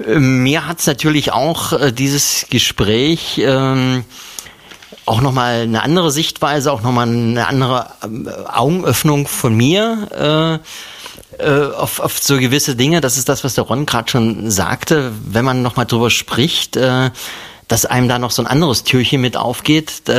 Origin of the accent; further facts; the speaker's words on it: Aschersleben, Saxony-Anhalt, Germany; ich bin aus der Nähe von Aschersleben, ehemaliger Bernburger